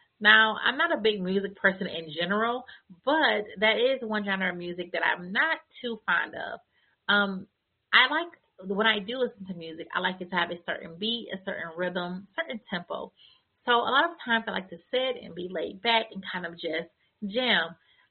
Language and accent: English; United States; I am from the United States.